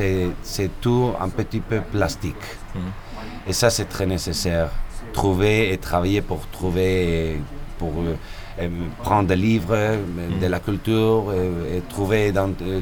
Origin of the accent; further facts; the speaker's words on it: Spain; French is a second language; Je ne suis pas russe, je suis espagnol. Et à l'Espagne, nous n'avons pas une grande école pianistique.